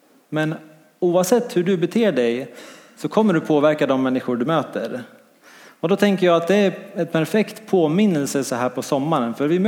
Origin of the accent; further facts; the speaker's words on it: Dalarna County, Sweden; Jag var hemma i Dalarna på lite semester.